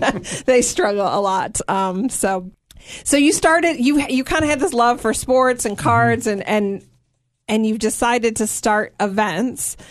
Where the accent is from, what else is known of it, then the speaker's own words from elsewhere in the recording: Detroit, Michigan, United States; I'm a Detroit. So I grew up on Detroit sports